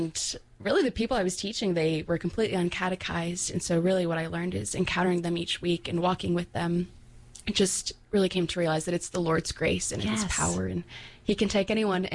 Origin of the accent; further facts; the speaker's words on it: Fort Collins, Colorado, United States; Yeah, so I'm originally from Fort Collins, Colorado. I did my undergrad at the University of Nebraska-Lincoln.